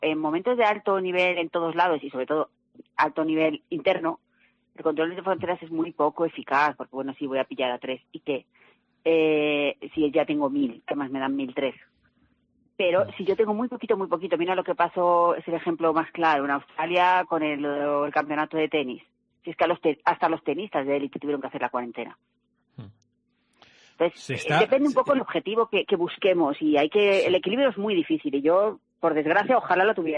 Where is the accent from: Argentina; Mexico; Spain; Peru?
Spain; porque realmente yo también soy española y también sé cómo está el país, no soy canaria